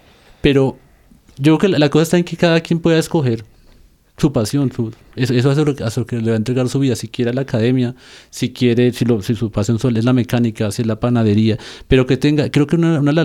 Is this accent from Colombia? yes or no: yes; Soacha, Cundinamarca, Colombia; Porque precisamente yo crecí en Soacha